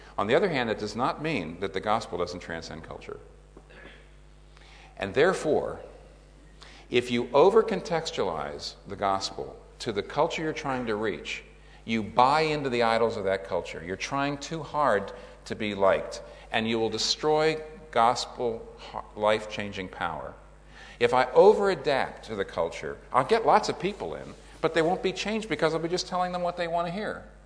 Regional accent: United States; I know that to some degree I've over-adapted my Christianity to my Americanness.

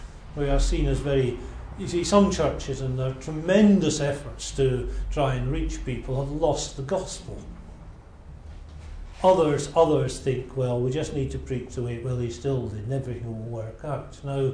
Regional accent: United Kingdom; although we're British, we don't do emotion very well

